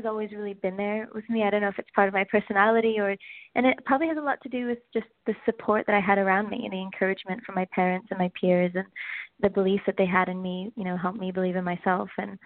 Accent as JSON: {"language": "English", "country": "Cayman Islands", "tie": "born or raised there", "said": "I'm from the Cayman Islands. I grew up there. My mom's from there. My dad is Lebanese."}